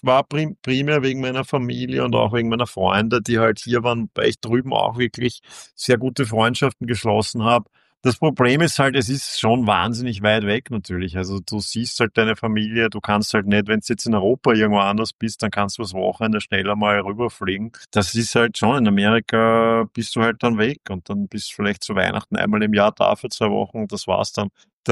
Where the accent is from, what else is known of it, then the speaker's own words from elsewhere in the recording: Vienna, Austria; als Wiener